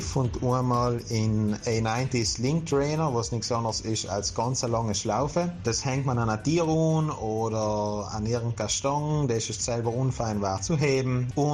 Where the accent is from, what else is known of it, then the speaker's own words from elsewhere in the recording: Trentino-Alto Adige, Italy; Und wir haben als Südtiroler alle ein Skistecken im Kopf.